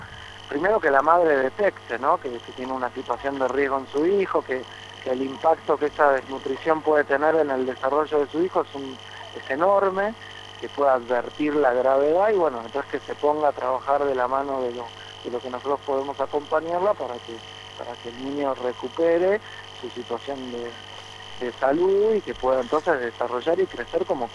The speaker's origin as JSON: {"language": "Spanish", "region": "Buenos Aires", "country": "Argentina", "lives_now": "Yacuy, Argentina", "said": "yo soy de Buenos Aires y junto con Luli, que también es de Buenos Aires, estamos viviendo en la comunidad de Yacuy."}